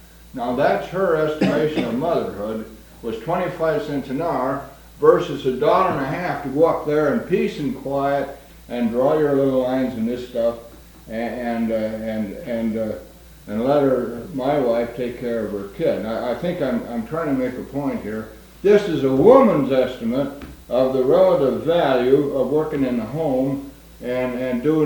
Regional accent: Pullman, Washington, United States; and understand, I'm from Pullman. All our people we know work on the faculty, essentially, or work for the university.

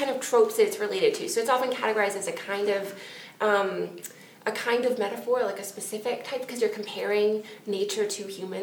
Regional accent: Seattle, Washington, United States; now in Princeton, United States; I'm living right now in New Jersey, in Princeton, but I grew up in Seattle.

